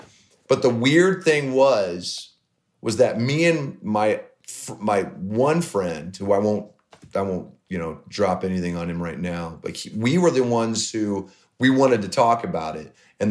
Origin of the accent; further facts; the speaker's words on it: Des Moines, Iowa, United States; the apartments that I grew up in Des Moines